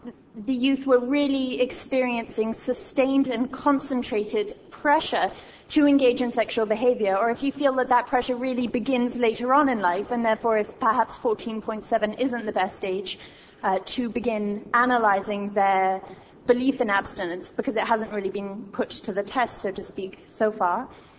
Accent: Vancouver, British Columbia, Canada; from Vancouver.

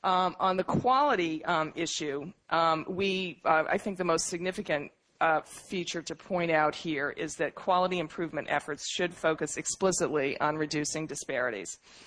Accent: Massachusetts, United States; I come from Massachusetts, as Ed indicated

